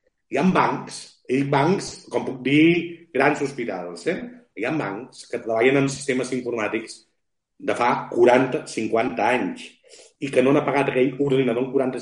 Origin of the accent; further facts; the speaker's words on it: Barcelona, Catalonia, Spain; jo soc de Barcelona, però ara no vinc a Barcelona, vinc a prop de Reus, i estic molt vinculat a la Catalunya Sud.